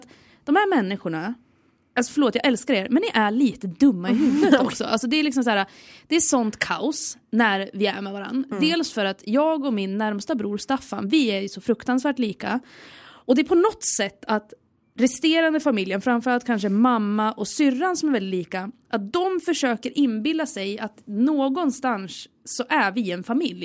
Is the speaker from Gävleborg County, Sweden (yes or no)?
yes; Järvsö, Gävleborg County, Sweden; Jag har varit hemma i Järvsö